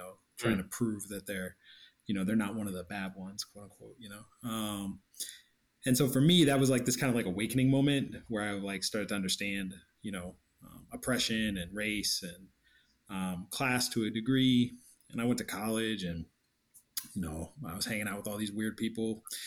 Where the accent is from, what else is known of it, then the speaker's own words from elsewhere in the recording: Virginia, United States; So I grew up in Virginia, actually. I'm not from Missouri originally. I'm a Missourian now, deeply, but I grew up in Virginia.